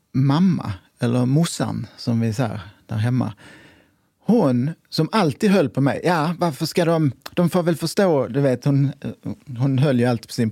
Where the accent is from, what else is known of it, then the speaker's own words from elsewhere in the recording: Sweden; born there; jag är extremt tacksam för att jag föddes i Sverige.